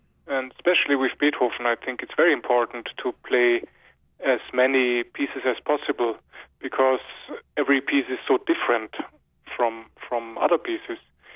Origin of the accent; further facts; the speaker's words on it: Vienna, Austria; Yes, my hometown is Vienna, but I'm traveling a lot